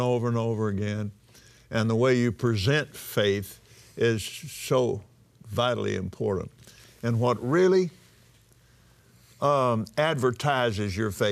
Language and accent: English; Abilene, Texas, United States; I was raised out there in Abilene, Texas